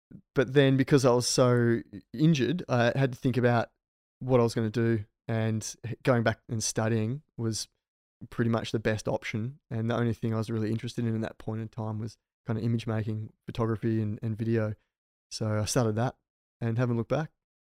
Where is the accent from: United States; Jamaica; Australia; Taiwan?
Australia; Margaret River, Western Australia; Went back down to my hometown in Margaret River, was surfing a notorious reef break